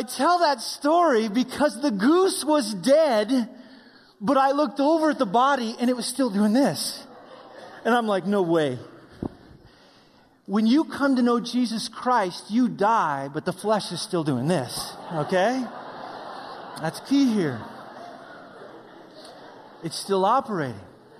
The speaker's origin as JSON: {"language": "English", "region": "Wyoming", "country": "United States", "tie": "born or raised there", "said": "but I grew up in Wyoming where we hunt"}